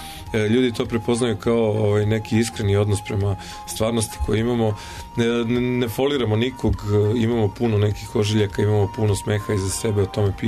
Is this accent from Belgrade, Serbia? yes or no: no; Valjevo, Kolubara District, Serbia; ja sam krenuo u Valjevu kao ono, sa košarkom u Metalcu, pa fudbal u Krušiku i tako, mislim, odrastao sam pored Krušikovog stadiona